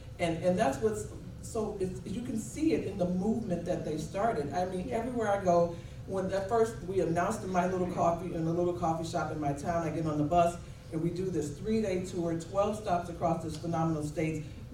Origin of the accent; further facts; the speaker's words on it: Chicago, Illinois, United States; guilty of being born and raised in Chicago and then living in the suburbs. I've never traveled my state until now.